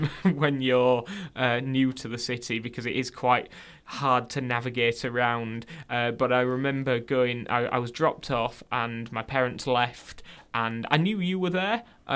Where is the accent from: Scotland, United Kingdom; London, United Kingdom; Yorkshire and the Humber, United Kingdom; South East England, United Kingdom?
Yorkshire and the Humber, United Kingdom; Huddersfield; Because we're from Huddersfield.